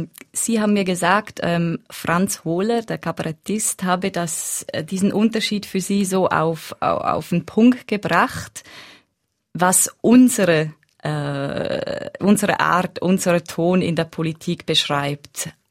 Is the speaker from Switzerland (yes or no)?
yes; Switzerland; Bei uns in der Schweiz hat man die Konkordanz, ein eigentlich gleiches System. Bei uns in der Schweiz ist das Nonplusultra.